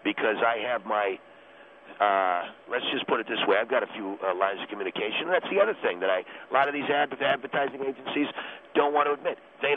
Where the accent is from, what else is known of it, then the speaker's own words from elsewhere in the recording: New York, United States; I come from a very rough part of New York. I come from East New York, a place called Alphabet City. Anybody from there knows what I'm talking about.